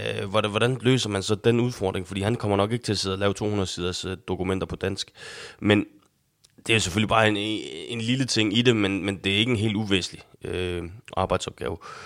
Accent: North Denmark Region, Denmark; det er jo ikke anderledes end, at jeg er nordjyde

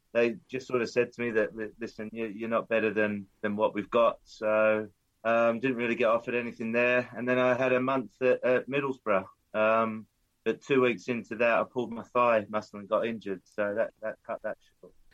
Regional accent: New South Wales, Australia; I was born and bred in Currie Hospital there, and part of the Coalfields area

